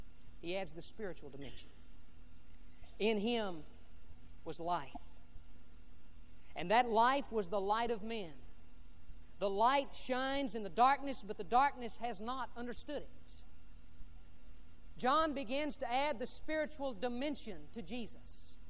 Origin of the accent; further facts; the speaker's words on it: Corpus Christi, Texas, United States; I grew up in Corpus Christi, and I love Mexican food.